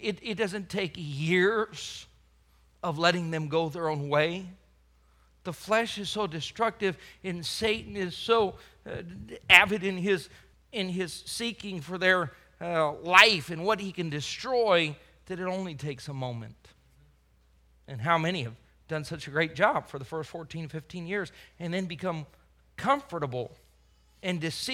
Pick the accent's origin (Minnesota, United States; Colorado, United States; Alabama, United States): Colorado, United States; I was a young man. We were growing up in Colorado.